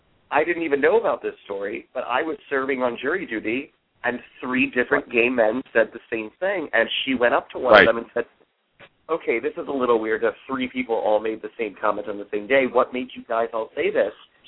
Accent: Fort Lauderdale, Florida, United States; I grew up in Fort Lauderdale, so trust me, my first couple boyfriends were all Fort Lauderdale boys

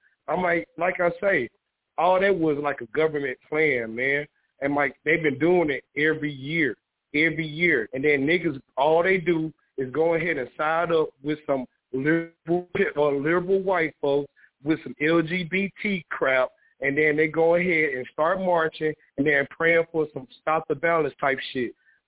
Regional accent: the South, United States; See, I'm from the South, Mike.

